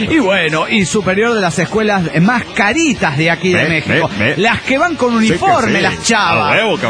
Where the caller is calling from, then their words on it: La Paz, Bolivia; de La Paz, Bolivia.